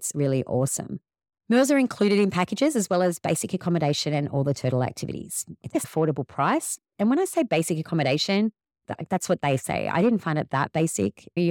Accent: Australia; I found that worthwhile visiting as an Australian.

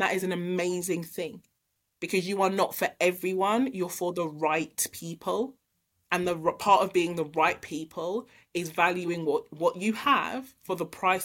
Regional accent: Nigeria; I'm a Nigerian girl.

